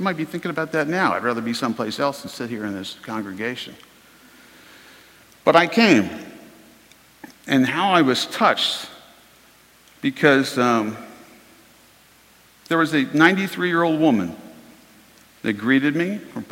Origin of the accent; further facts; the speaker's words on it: Virginia Beach, Virginia, United States; She grew up in the Kempsville part of town, and I grew up in the Bayside part of town. She went to Norfolk Christian Academy, and I went to Bayside High School